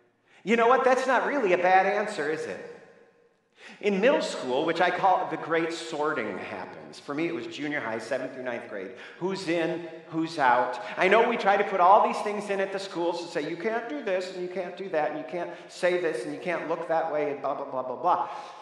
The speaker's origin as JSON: {"language": "English", "town": "Birmingham", "region": "Michigan", "country": "United States", "tie": "born or raised there", "also_born_or_lived": "Pontiac, Michigan", "said": "I was born in Pontiac, Michigan, grew up in Birmingham, Michigan. I was baptized at 6 weeks old by Dr. Thomas."}